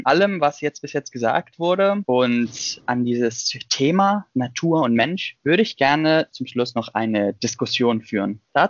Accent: Greece; German is a second language; Ich komme ja aus Griechenland und in Griechenland haben wir ein Meer und im Meer gibt es sehr viele Quallen.

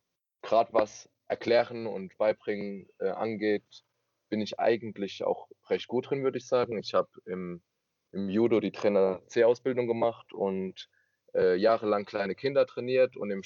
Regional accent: Rhineland-Palatinate, Germany; 23 Jahre alt. Ich komme tatsächlich hier aus der Pfalz. Ich wohne in Bellheim, im kleinen schönen Dorf neben Germersheim. Hab in Germersheim mein Abitur gemacht und studiere jetzt im 6. Bachelorsemester Spanisch und Englisch. Ich habe chilenische Wurzeln.

